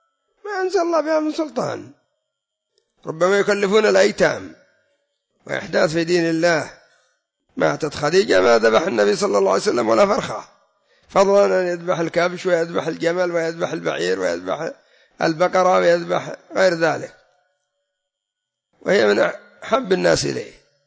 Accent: Yemen; لا سيما عندنا في اليمن وعند غيرنا الآلاف

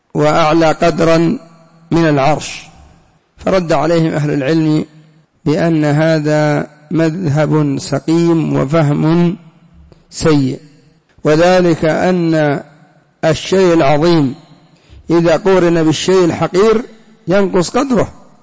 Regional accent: Yemen; وبعض الصوفية عندنا في اليمن قال أنا ما أصدق حديث الجارية

